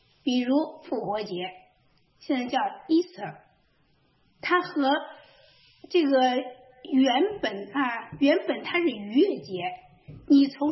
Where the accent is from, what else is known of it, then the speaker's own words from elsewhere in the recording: China; 我们中国人的新年起头呢，就是这个正月初一大过大年